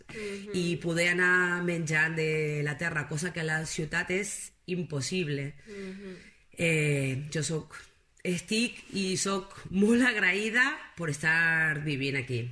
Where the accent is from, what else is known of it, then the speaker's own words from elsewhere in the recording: Buenos Aires, Argentina; Catalan is a second language; now in Spain; ciutat de Buenos Aires, ¿vale? Del barri, d'un barri que està a la zona oest, que es diu Mataderos. Uh-huh. És zona de capital, sí, sí, és ciutat.